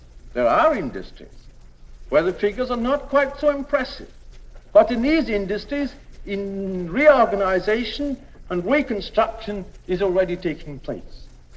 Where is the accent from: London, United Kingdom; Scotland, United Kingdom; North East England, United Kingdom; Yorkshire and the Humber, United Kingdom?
Scotland, United Kingdom; I come from Clydeside. I therefore know about shipbuilding.